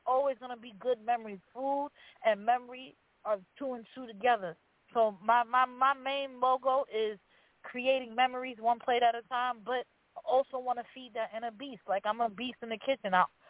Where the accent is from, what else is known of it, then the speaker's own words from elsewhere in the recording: Brooklyn, New York, United States; I'm from Brooklyn, like my hometown Bushwick. We hustlers out there.